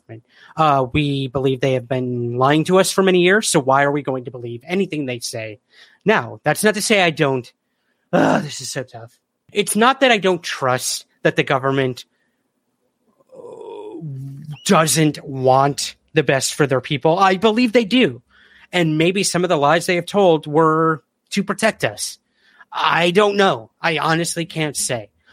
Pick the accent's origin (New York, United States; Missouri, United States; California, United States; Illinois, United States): New York, United States; Syracuse; I'm from Syracuse, New York. I didn't see this part before I got here, guys.